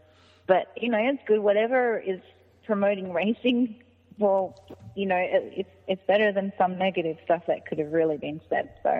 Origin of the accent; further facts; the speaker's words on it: Australia; also born or lived in United States; And my family on my mother's side lived in America. So I really wanted to take the opportunity to come and spend time with them because I grew up with them before I went back to Australia when I was younger.